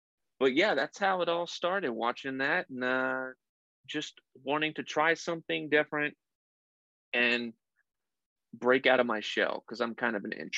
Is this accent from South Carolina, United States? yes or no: yes; Lake Wylie, South Carolina, United States; now in Atlanta, United States; I grew up in Lake Wylie, South Carolina. And when I graduated college, I moved back.